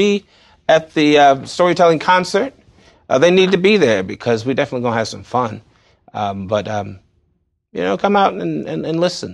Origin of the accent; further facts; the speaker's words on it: Lightfoot, Virginia, United States; I grew up down on Richmond Road way back when there was nothing there. I really did. I grew up in Lightfoot.